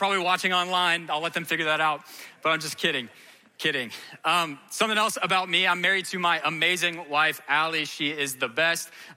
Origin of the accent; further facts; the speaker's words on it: Marietta, Georgia, United States; I'm from Marietta, Georgia, so not too far from here. And my family and I, including my three brothers, I'm one of four boys, we would drive over to Alpharetta very regularly as I was growing up.